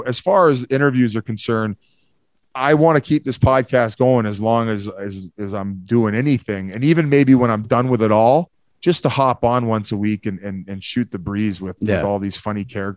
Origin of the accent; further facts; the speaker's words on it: Victoria, British Columbia, Canada; I'm just a Canadian kid at heart. You know, I just want to go back to Victoria in the summers and golf a little bit and hang out with my buddies